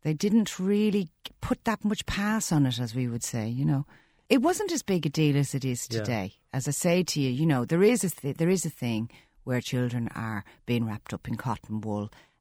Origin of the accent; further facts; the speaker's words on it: Arklow, County Wicklow, Ireland; And I'm from Arklow. And Arklow was a very wealthy place.